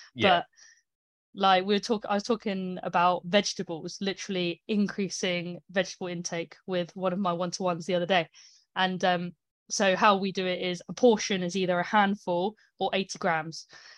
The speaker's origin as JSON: {"language": "English", "country": "United Kingdom", "said": "I'm British. I'll take any sun I can get."}